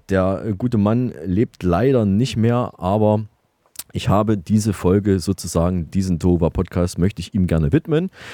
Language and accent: German; Saalfeld, Thuringia, Germany; wir schalten wieder rüber nach Saalfeld in meine Heimatstadt in Thüringen.